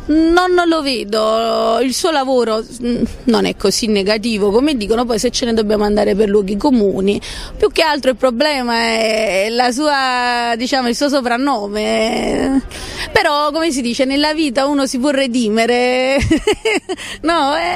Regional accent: San Giorgio a Cremano, Campania, Italy; No, io sono napoletana, però sono di San Giorgio a Cremano, quindi c'è un sindaco.

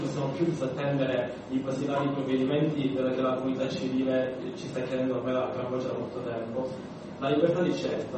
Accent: Praia a Mare, Calabria, Italy; vengo appunto da Praia Mare, sono uno studente dell'Università della Calabria, della facoltà di ingegneria.

